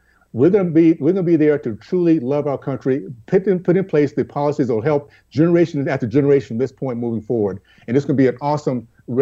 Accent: Deep South, United States; I grew up in the Deep South, and I was taught the way you deal with bullies

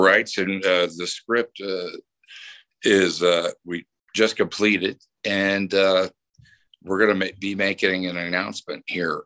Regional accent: Houston, Texas, United States; I'm from Houston, since the Oilers lost to Buffalo that time, and you know they left Houston because of that game

